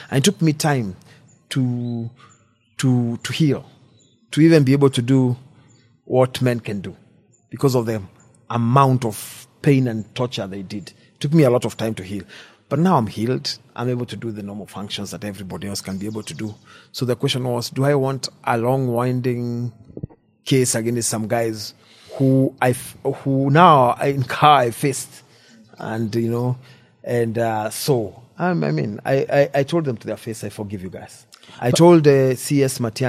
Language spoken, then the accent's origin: English; Embu, Embu County, Kenya; I've spent most of my growing up in Embu